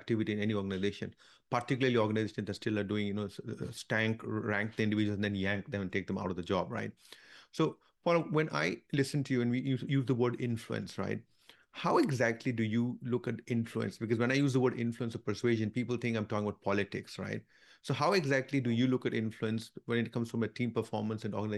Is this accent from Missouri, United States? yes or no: no; Houston, Texas, United States; And by the way, before you answer that, I'm from Houston and Brené Brown is, I think, University of Houston as well. So this is her stomping ground.